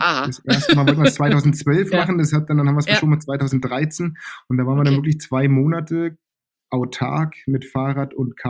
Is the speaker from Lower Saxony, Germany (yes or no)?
no; Berlin, Germany; Groß geworden bin ich im Westen von Berlin